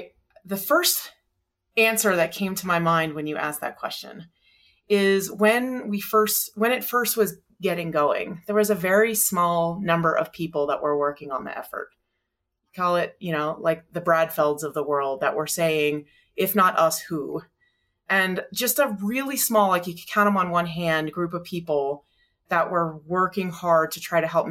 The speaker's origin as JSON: {"language": "English", "region": "Florida", "country": "United States", "tie": "born or raised there", "moved": "as an adult", "lives_now": "Colorado, United States", "said": "Growing up in Florida is very different than Colorado. And so I had this like lifelong dream, childhood dream of moving to Colorado."}